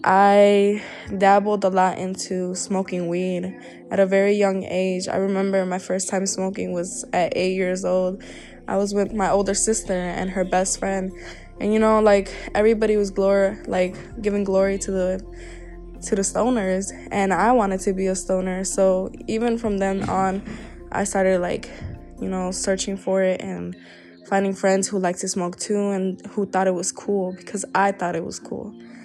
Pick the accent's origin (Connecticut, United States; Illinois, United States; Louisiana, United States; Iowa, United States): Illinois, United States; Chicago; I'm from Chicago, Illinois. My parents are both Mexican. They came from Mexico about 1970s. Yeah, they met in Chicago. I grew up there in a very, very urban area